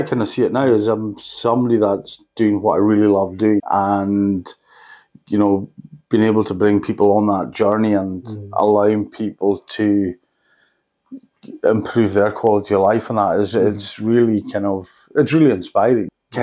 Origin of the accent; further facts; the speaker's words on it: Isle of Lewis, Scotland, United Kingdom; So I was born and brought up in the Isle of Lewis